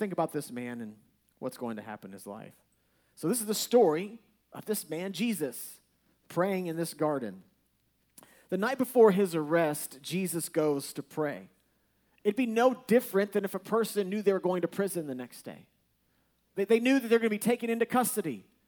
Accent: Texas, United States; If I'm from Texas, so that was a pretty common, you know, news article.

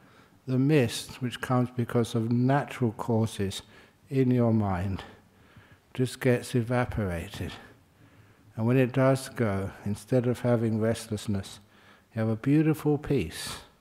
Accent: London, United Kingdom; born there; And I was born in London, which was cold.

